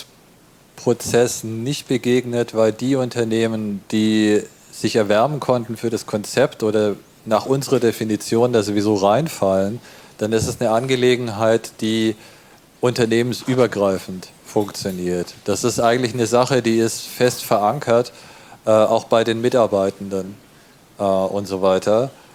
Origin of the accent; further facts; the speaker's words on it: Braunschweig, Lower Saxony, Germany; aus meiner Heimatstadt Braunschweig